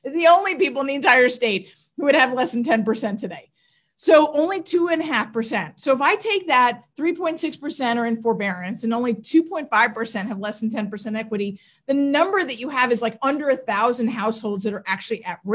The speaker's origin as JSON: {"language": "English", "region": "New York", "country": "United States", "said": "I'm from New York. We bought all of our Levi's a size too big every time."}